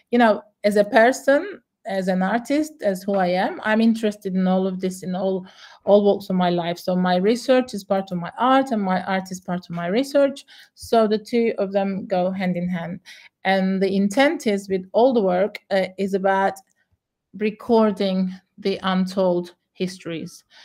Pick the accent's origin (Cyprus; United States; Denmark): Cyprus; surprised that we are Turkish Cypriots also. So yeah, it works in that way too, that we get asked, "But where do you come from?" And like we're saying, we come from here, but they say, "But where?"